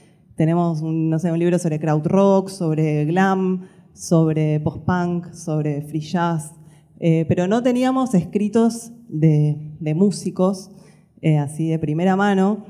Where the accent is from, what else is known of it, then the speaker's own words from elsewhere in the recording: Buenos Aires, Argentina; Yo vengo de Buenos Aires